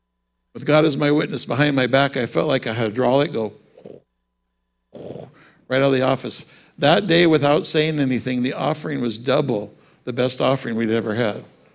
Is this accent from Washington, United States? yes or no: yes; Seattle, Washington, United States; since I'm from Seattle, I picture he probably got up to have his Starbucks.